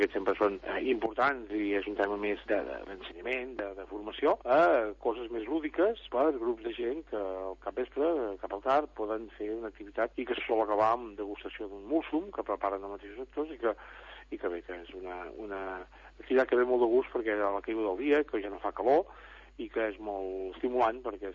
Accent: Catalonia, Spain; jo soc una mica de terra endins, eh? Soc de l'Empordà

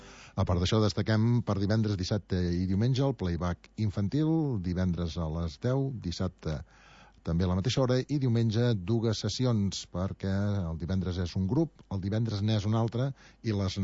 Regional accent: Catalonia, Spain; però som els catalans, els que fem la festa

